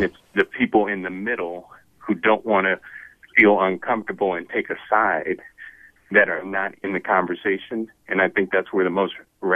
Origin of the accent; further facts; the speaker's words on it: San Francisco, California, United States; No, I'm born and raised in San Francisco, had the most diverse upbringing.